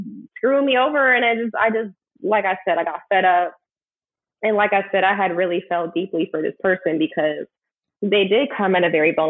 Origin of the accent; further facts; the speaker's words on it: Euless, Texas, United States; also born or lived in Seattle / New Haven; So I was born in Texas, lived in Euless till about first grade, moved to Seattle, lived there for like a year. And then we moved to New Haven, Connecticut, where I spent 4 years.